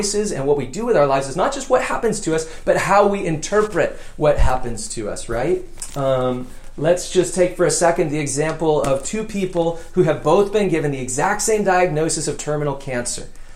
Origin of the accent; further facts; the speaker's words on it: San Diego, California, United States; I grew up in Southern California, mainly in the city of San Diego.